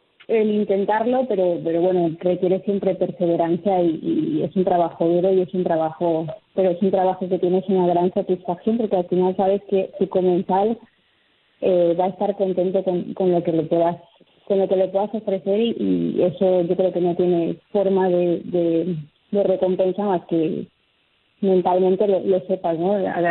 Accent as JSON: {"language": "Spanish", "country": "Mexico", "said": "nos da una identidad como mexicanos, además como cocina, ¿no? Patrimonio de la humanidad."}